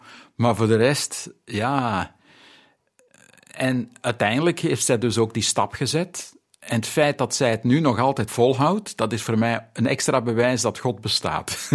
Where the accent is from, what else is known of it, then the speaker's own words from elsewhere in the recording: Belgium; Ik vind het als Belg wel eens plezant om geen mening te hebben over iets waar ik niet veel van weet.